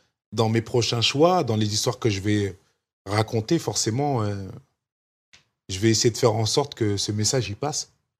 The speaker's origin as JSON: {"language": "French", "country": "United States", "second_language": "French", "lives_now": "France", "said": "Je suis rentré chez moi aux États-Unis pendant un petit moment."}